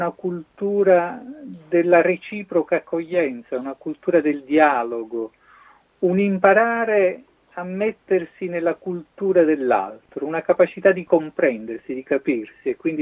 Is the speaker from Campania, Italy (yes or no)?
yes; Naples, Campania, Italy; io ho 56 anni, provengo da Napoli, da 31 anni ormai sono pastore, quindi mi ritengo un pastore stagionato.